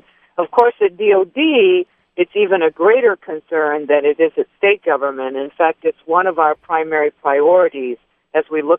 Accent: Michigan, United States; Well, I'm born and raised in Michigan, in Southeast Michigan

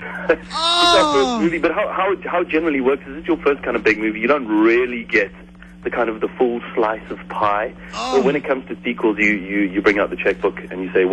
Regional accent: South Africa; We're from Africa. We just had our heads down with entirely South African cast and crew.

